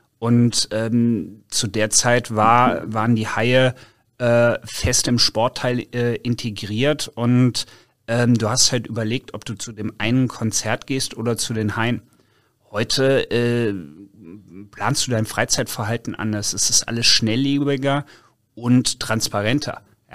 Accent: Hesse, Germany; born there; Also ich bin gebürtiger Nordhesse und in Nordhessen ist die Welt nicht so kölsch froh und glücklich wie man das hier hat.

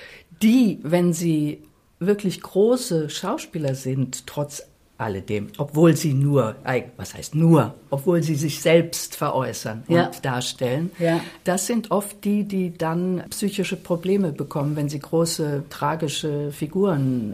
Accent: Offenbach, Hesse, Germany; born there; Ich komme ja aus Offenbach, da bin ich geboren, aber ich war auch ganz viel in Frankfurt bei meinen Großeltern.

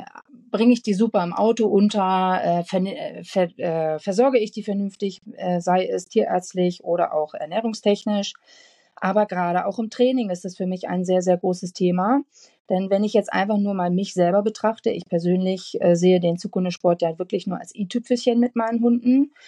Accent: Hamburg, Germany; Wie ihr schon gehört habt, ich bin Hamburger Dern.

